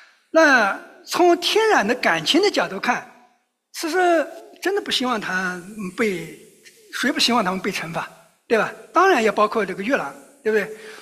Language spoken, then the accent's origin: Chinese; China; 我想我们可能从大陆来的人啊，可能都有这样一个感受